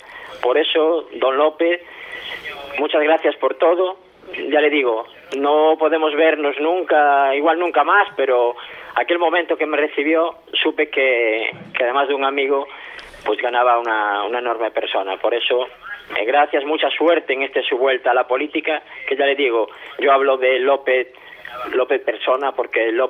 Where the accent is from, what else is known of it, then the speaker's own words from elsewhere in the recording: A Coruña, Galicia, Spain; siendo coruñés